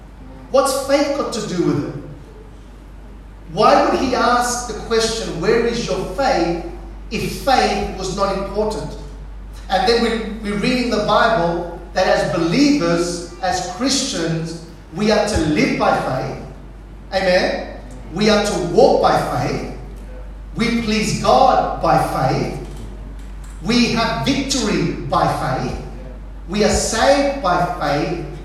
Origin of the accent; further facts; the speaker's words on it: Australia; born there; I was born in Australia, but you can see that I don't look traditional Aussie. My dad is from Chile, South America, and my mother's from Spain.